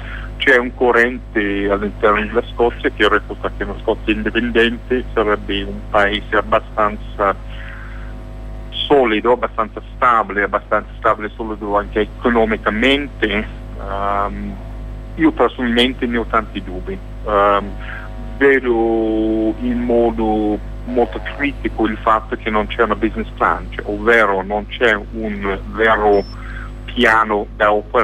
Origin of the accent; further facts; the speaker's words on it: Scotland, United Kingdom; lo posso dire essendo scozzese